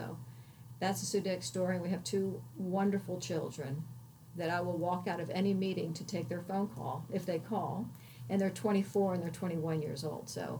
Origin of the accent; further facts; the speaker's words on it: Miami, Florida, United States; very lucky to have been born and raised in Miami, in the Miami that was the old Miami